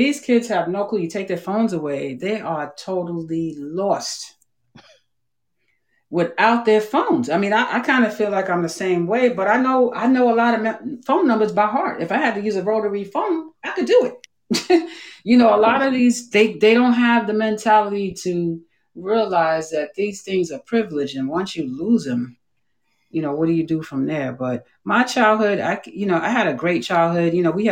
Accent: Brooklyn, New York, United States; But, you know, growing up in Brooklyn, Coney Island, I was born in the 60s. I hate to tell my age, but it is what it is.

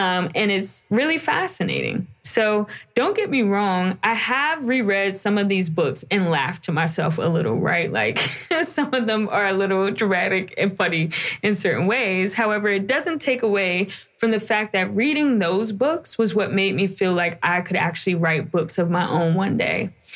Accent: Philadelphia, Pennsylvania, United States; Growing up in Philadelphia, there were a few Black-owned bookstores at the time

